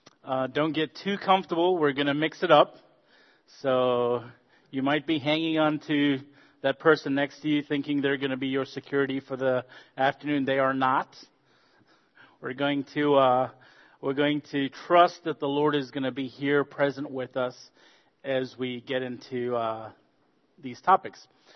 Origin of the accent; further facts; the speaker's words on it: Zambia; I promise you I am from Africa. I was born and raised in Zambia in South Central Africa. My mom is South African. My dad is Zambian.